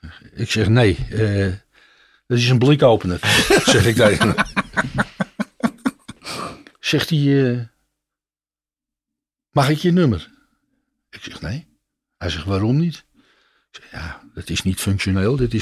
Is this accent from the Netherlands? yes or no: yes; Netherlands; Ik zeg, geen buitenlandse. Ik zeg, ik ben Nederlander, ik wil KPN.